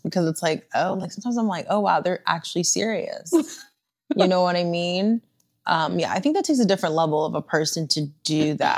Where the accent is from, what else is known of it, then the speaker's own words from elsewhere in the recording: West Coast, United States; I think being, you know, born and raised on the West Coast, let's be honest, public transportation for me gives me the ick.